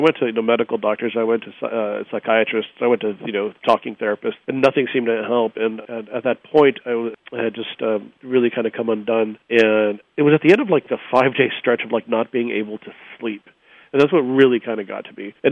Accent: Brownsville, Texas, United States; now in Seattle, United States; It was all about growing up in Texas, in South Texas in particular, in Brownsville, and straddling those two worlds.

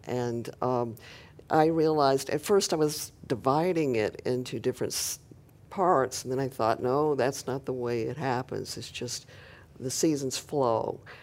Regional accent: Tennessee, United States; born there; also born or lived in Oklahoma; In fact, I was born in Tennessee, I lived in Oklahoma for quite some time too before coming here.

